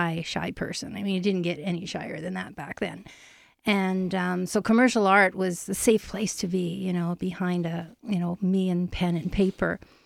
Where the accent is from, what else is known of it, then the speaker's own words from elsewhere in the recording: Winnipeg, Manitoba, Canada; born there; Well, I was born in Winnipeg, Manitoba.